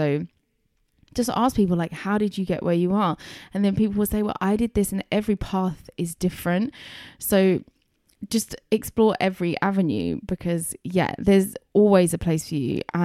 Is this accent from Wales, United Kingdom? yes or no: no; Chelmsford, East of England, United Kingdom; growing up in Chelmsford, there wasn't like much for me to go and experience